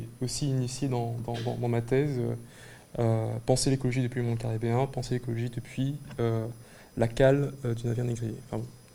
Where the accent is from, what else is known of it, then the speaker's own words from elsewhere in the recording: Martinique, France; je suis martiniquais et je suis chercheur en philosophie